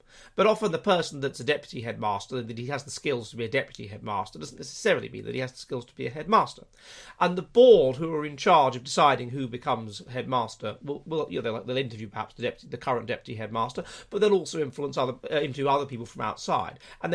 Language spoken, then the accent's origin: English; London, United Kingdom; myself as a Londoner, and I'm a Conservative